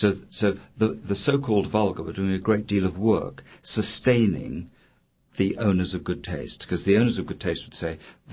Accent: England, United Kingdom; at least in my case, being English

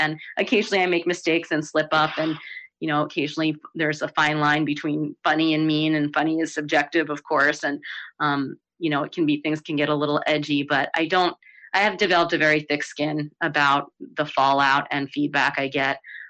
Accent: New York City, New York, United States; I grew up in New York City and I kind of knew what his whole deal was

